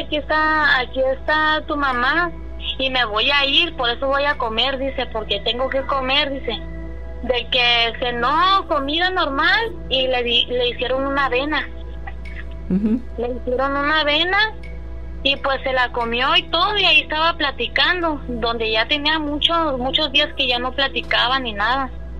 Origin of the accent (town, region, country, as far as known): Michoacán, Mexico; now in Colima, Mexico